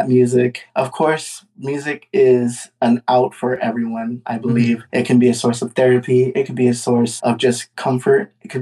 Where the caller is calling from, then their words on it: Texas, United States; I'm calling from Texas, right here in the United States.